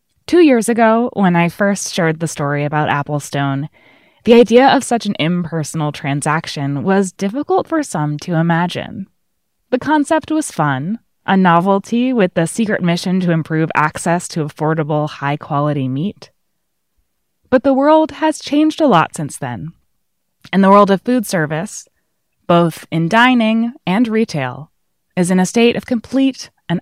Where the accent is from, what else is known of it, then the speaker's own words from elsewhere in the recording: New York, United States; I grew up in the Hudson Valley